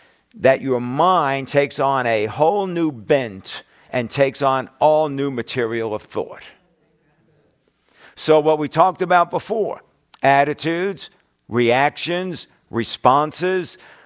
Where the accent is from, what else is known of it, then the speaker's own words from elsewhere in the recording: New York, United States; Now, I'm a New Yorker.